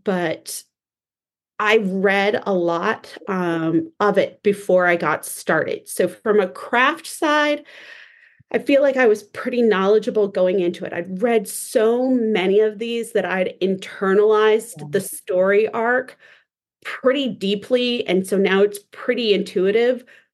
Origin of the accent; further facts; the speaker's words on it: Midwest, United States; I grew up in the Midwest. We have winter for reals.